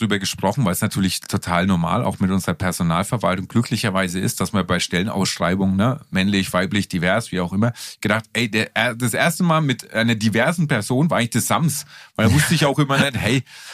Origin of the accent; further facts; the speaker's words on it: Bamberg, Bavaria, Germany; Ich sag, ey, ich komme wirklich aus Bamberg, ne?